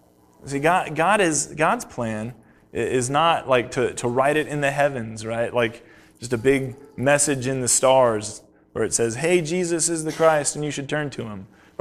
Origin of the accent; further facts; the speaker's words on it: the South, United States; I say Yankee because I'm a Southerner.